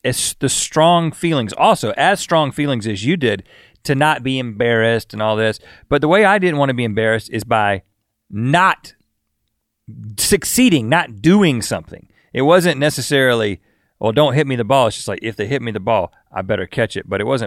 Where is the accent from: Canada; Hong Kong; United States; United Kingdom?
United States; Buies Creek, North Carolina; we come from Buies Creek, North Carolina, a very conservative part of the country.